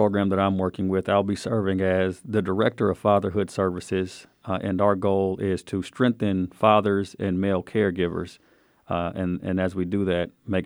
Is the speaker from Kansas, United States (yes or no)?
yes; Topeka, Kansas, United States; I am originally from Kansas. I was born in Topeka, Kansas